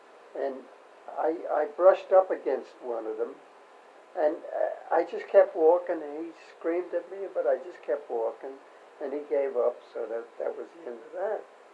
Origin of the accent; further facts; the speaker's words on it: United States; I said, "I was born in America." I said, "I'm an American."